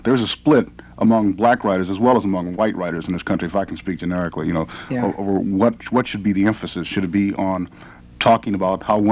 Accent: Buffalo, New York, United States; I grew up in Buffalo, New York, which is 500 miles upstate, but it could be like on the backside of Mars.

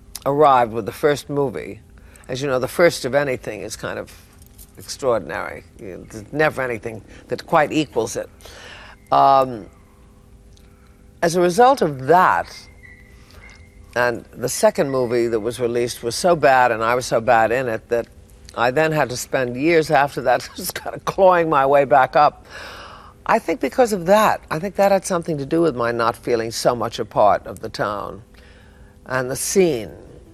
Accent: New York City, New York, United States; also born or lived in Brooklyn; now in California, United States; I was brought up in New York. I am not from the Bronx, as some people have said. I lived in Brooklyn until I was 5 years old, and then when I was five, moved to Manhattan and stayed there until I went to California.

